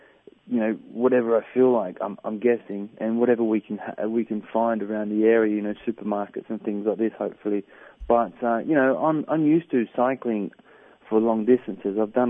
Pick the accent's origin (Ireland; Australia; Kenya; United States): Australia; Well, I'm an Aussie